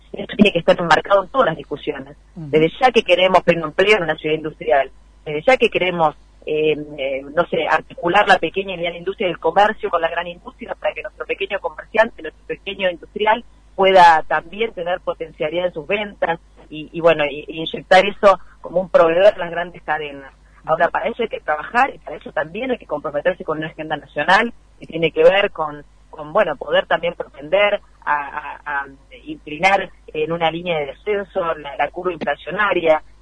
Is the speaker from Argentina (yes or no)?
yes; Argentina; Nosotros somos argentinos, nacionalistas, patriotas y peronistas